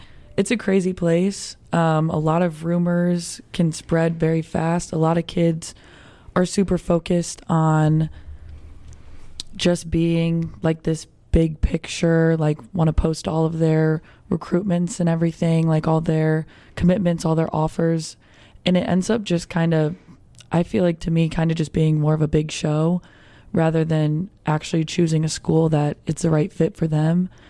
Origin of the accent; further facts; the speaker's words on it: Illinois, United States; I'm originally from Illinois, so my journey down south was pretty interesting.